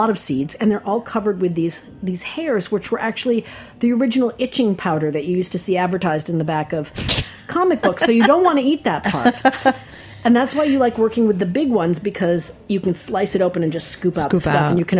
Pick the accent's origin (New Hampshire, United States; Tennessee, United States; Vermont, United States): New Hampshire, United States; I'm from New Hampshire.